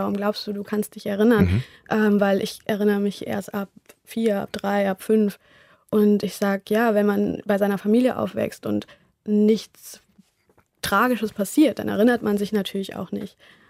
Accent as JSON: {"language": "German", "country": "Germany", "tie": "born or raised there", "also_born_or_lived": "Colombia", "said": "Und als ich so aufgewachsen bin in Deutschland"}